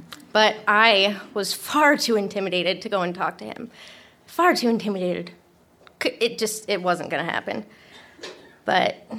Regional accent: Seattle, Washington, United States; And I'm not from Boise, I'm from Seattle.

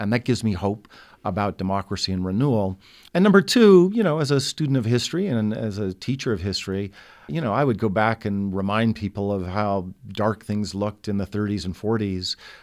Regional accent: Montana, United States; Maybe that's because I'm born and raised in Montana, had nothing to do with data, but I'm an optimist for two reasons.

